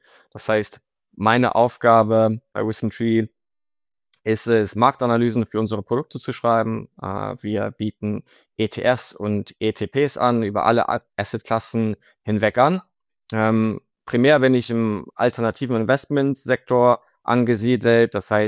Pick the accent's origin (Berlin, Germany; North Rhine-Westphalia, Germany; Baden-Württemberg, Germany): North Rhine-Westphalia, Germany; Cologne; now in London, United Kingdom; ursprünglich komme ich aus dem Raum Köln, habe an der Uni Köln studiert. Und aktuell bin ich bei uns an der Zentrale von WisdomTree in London angesiedelt.